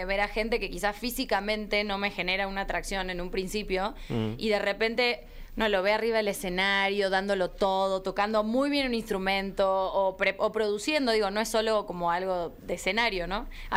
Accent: Buenos Aires, Argentina; Lo hice en Buenos Aires.

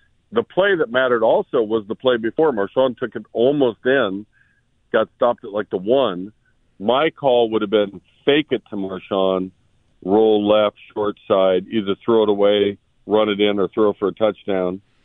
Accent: Seattle, Washington, United States; I grew up in Seattle. Maybe you don't know.

